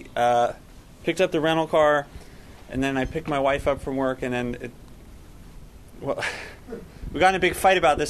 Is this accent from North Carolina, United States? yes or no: yes; Chapel Hill, North Carolina, United States; I grew up in Chapel Hill.